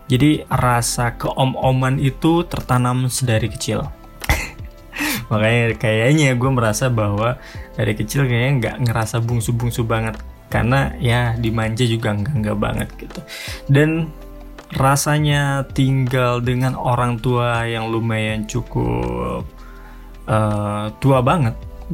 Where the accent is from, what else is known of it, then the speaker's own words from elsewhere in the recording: Purwakarta, West Java, Indonesia; 27 tahun hidup di kebanyakan pedesaan, hidup di Purwakarta, lahir di Purwakarta, sekolah di Purwakarta